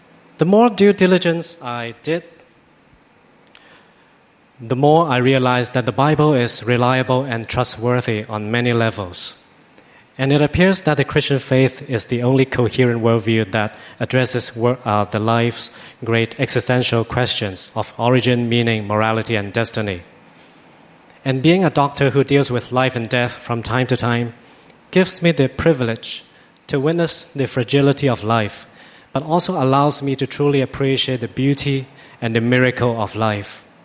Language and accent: English; Hong Kong; I grew up in Hong Kong in a loving family that is not religious and perhaps not the most expressive.